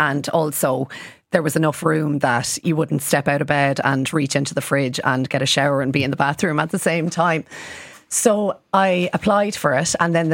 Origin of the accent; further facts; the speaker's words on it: County Laois, Ireland; I'm from Laois